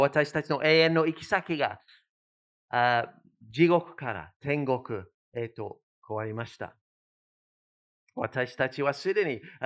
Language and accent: Japanese; United Kingdom; Japanese is a second language; 私のイギリスにあるふるさとの近くに羊がいっぱいいます。